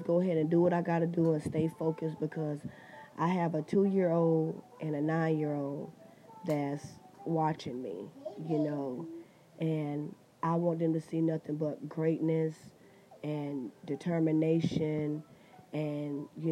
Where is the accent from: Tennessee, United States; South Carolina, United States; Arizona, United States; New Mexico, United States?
South Carolina, United States; now in New York, United States; I'm originally from South Carolina, generated over in North Carolina. So I'm just from the Carolinas. I generated from Carolina, moved up to New York City.